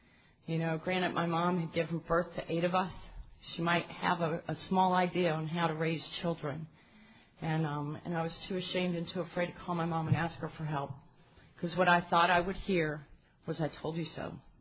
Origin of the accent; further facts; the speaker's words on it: Pueblo, Colorado, United States; I was raised in a very wealthy family out in Colorado, so any of you from the Colorado area, I was raised in Pueblo, and I grew up in a 22-room house with a 3-acre yard